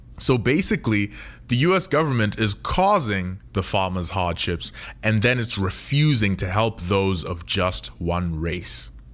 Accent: Zimbabwe; I'm originally from Zimbabwe

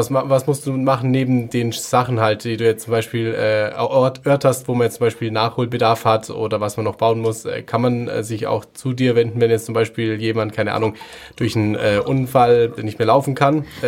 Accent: Bavaria, Germany; zumindest bei uns im Allgäu

